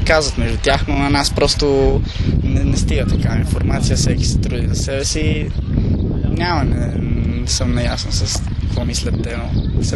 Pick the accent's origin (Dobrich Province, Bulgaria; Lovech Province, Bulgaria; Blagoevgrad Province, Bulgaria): Lovech Province, Bulgaria; Lovech; now in Madrid, Spain; Е, аз съм от Ловеч